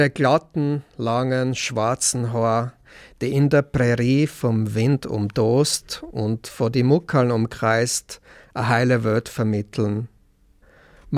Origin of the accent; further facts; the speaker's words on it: Czechia; first language Czech; German is a second language; bin ich aus dem Tschechischen gekommen und habe irgendwie kein Wort Deutsch kennen in der Schule. Ich meine, ich bin in keinem Haushalt oder so aufgewachsen, wo ein Dialekt gesprochen worden war, weil wir haben immer Tschechisch geredet miteinander